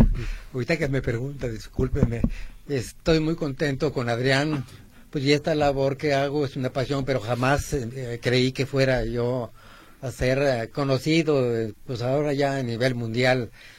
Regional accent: Aguascalientes, Mexico; Te digo, yo soy de Aguascalientes.

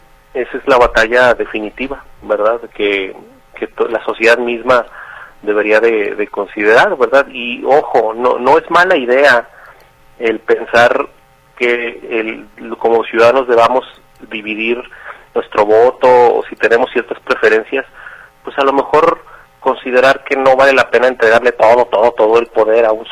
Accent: Mexico; todos somos mexicanos, todos estamos aquí

